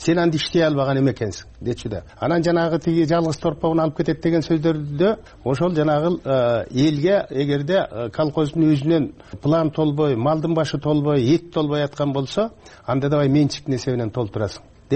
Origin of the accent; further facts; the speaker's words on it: Naryn Region, Kyrgyzstan; Мен өзүм нарындыкмын да.